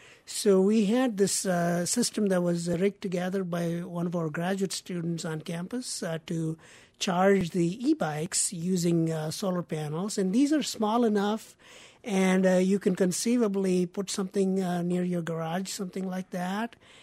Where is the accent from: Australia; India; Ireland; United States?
India; I grew up in India